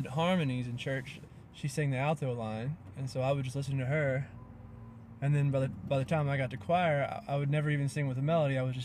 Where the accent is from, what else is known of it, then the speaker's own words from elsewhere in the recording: Madison, Mississippi, United States; also born or lived in Jackson / Clinton / Flowood; I lived in Jackson and Clinton and Flowood and Madison, but I grew up mainly in Madison, kind of out in the country. And but then I moved here in 2003